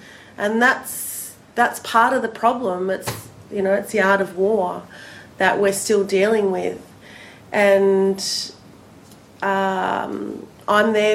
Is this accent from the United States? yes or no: no; Victoria, Australia; We have a truth-telling process that's just winding up in what is now called Victoria, in my home state.